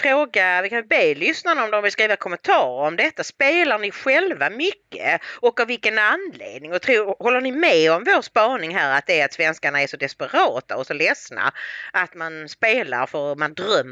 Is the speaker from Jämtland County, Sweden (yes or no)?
no; Bjärred, Skåne, Sweden; Men jag är då inte välkommen i Bjärre där jag växte upp?